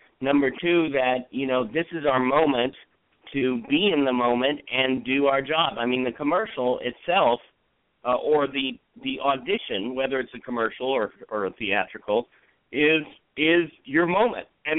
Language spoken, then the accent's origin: English; California, United States; Northern California, in the San Mateo County area. Was there, not half my life, but a long time.